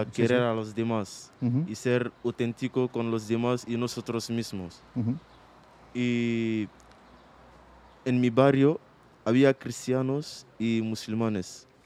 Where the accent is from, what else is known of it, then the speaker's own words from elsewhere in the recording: Côte d’Ivoire; Soy de Costa Marfil.